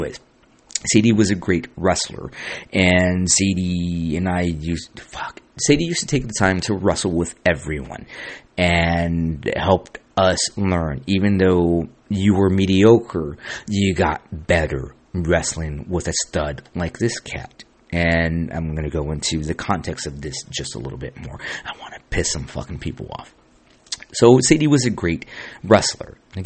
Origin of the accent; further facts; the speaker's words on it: Santa Ana, California, United States; And I'm proud of Santa Ana. Like, I grew up born and raised in Santa Ana.